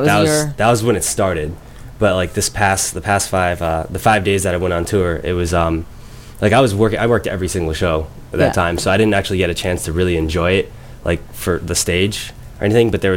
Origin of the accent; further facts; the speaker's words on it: Boston, Massachusetts, United States; I would just stick with Boston Night 2 because like it's my hometown.